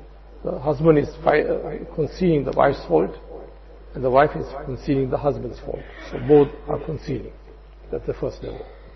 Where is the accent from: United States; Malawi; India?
India; moved away; I know when I came from India, so I said, what is this big net bayan and all that?